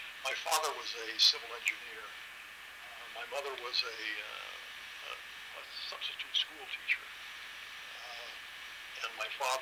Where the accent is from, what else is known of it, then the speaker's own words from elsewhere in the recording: Indianapolis, Indiana, United States; born there; also born or lived in Greensburg, Pennsylvania / Philadelphia / New York; I was born in Indianapolis, Indiana, on May 10th, 1931. Went to grammar school there for 2 years, then moved to Pittsburgh, or actually Greensburg, Pennsylvania.